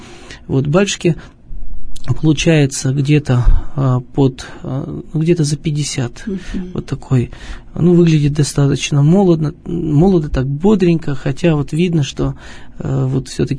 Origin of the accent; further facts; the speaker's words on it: Ural, Russia; Вот как-то все-таки мы, видимо, уральцы, если вот говорить о нашей среде, да, о нашей стороне.